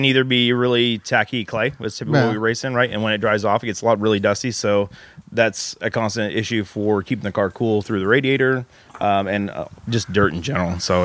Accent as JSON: {"language": "English", "town": "Ridgefield", "region": "Washington", "country": "United States", "said": "Well, I'm from Ridgefield, Vancouver, which is just north of Portland."}